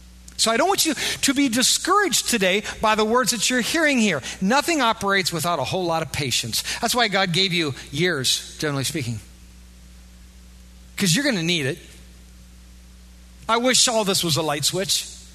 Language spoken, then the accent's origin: English; Iowa, United States; Now, if you're not aware of this, and I am because I'm from Iowa, y'all know that there's a corn cam down there?